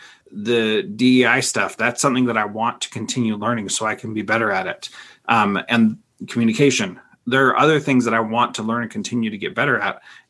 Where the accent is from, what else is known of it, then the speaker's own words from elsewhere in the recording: the West, United States; I don't have a frame of reference for that because I grew up in the West